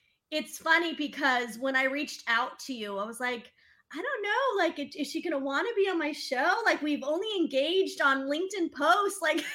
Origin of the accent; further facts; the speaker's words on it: San Diego, California, United States; also born or lived in Virginia; Yeah, so I moved from Virginia to California, to San Diego, where my native homeland.